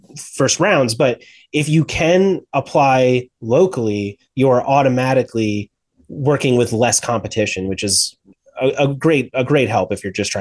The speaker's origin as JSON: {"language": "English", "region": "New Jersey", "country": "United States", "said": "I was from Southern New Jersey originally. There's no tech work there."}